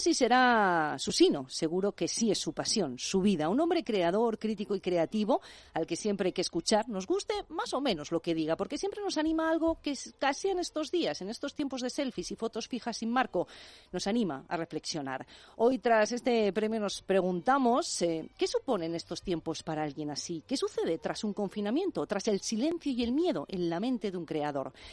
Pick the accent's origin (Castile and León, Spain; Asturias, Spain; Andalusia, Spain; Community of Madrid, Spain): Community of Madrid, Spain; Alcalá de Henares; Hace unos días hablamos de un premio que tenía que ver con mi tierra, un premio al teatro en estado puro